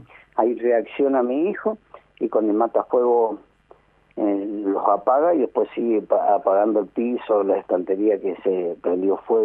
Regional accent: Mendoza, Argentina; mi abuelo nació en Uspallata, mi padre nació en Uspallata y yo estoy acá en Uspallata haciendo comercio del año 89 y soy mendocino.

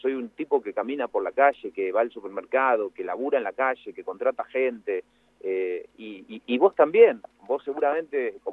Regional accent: Copetonas, Buenos Aires Province, Argentina; vayámonos a mi pueblo, yo soy un pueblo muy chiquitito, que se llama Copetonas, vayamos ahí, que no hay celular, casi señal

